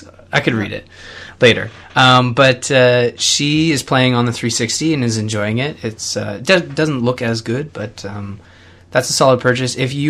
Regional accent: Canada; we're both polite because we're from Canada.

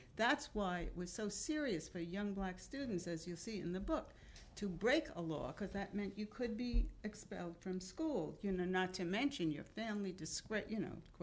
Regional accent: New York, United States; accent: New York; I still speak this way. If I even say hello to somebody, I would say hello. They'd say, where are you from in New York?

